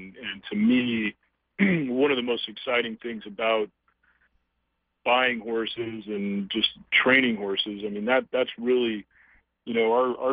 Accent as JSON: {"language": "English", "region": "Texas", "country": "United States", "tie": "born or raised there", "said": "especially growing up in Texas, to be a football player"}